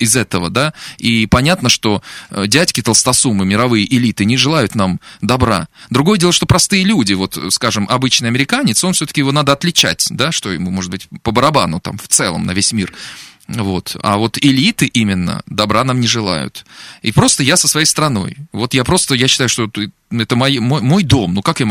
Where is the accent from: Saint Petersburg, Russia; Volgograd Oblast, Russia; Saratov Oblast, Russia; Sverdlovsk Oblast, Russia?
Volgograd Oblast, Russia; Volgograd; русского человека, который родился и вырос в Волгограде, который поет народные песни с детства и любит свою страну, любит природу